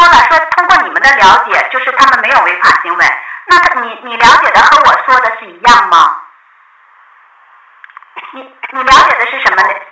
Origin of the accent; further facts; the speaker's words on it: Beijing, China; 我是北京的。